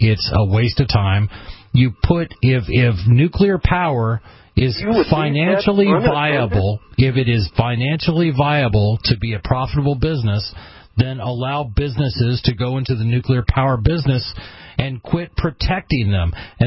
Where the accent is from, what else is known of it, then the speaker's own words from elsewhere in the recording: Oregon, United States; Let me tell you where I'm from. I'm from Oregon. You're from California. Hello, fellow left coaster. I grew up just south of the Washington border